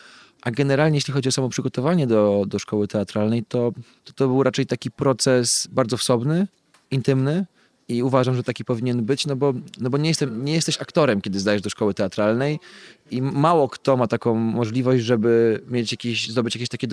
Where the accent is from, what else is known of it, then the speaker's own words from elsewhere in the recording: Pomeranian Voivodeship, Poland; Dorastałem w Trójmieście na pewno weekendami.